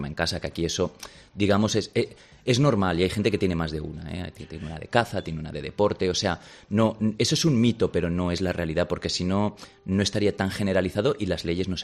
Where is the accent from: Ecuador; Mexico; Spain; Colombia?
Spain; Valencian Community; vivo aquí en una zona céntrica en Washington y hace un par de años hubo un tiroteo enfrente de casa, pero un tiroteo, yo estaba asomado a la ventana y yo que soy valenciano